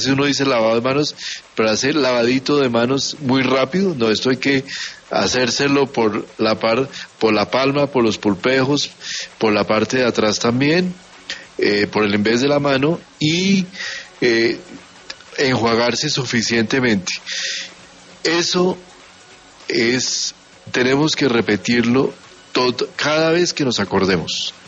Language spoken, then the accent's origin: Spanish; Colombia; somos los colombianos.